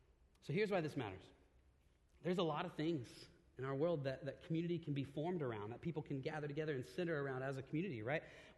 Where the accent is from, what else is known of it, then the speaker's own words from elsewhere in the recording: the South, United States; see, I grew up in the South, and so I feel like the Lord has me here this morning to tell you that the SEC is where real football takes place anyway, right?